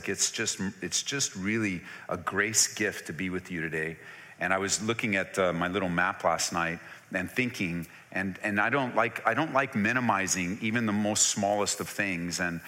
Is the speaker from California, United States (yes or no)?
yes; California, United States; I grew up in Southern California, just south of East LA. It's where I was born and raised, a very rough part